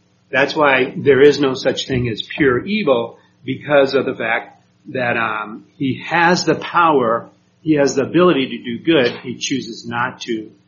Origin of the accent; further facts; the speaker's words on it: Puerto Rico; born there; Okay, I was born in Puerto Rico.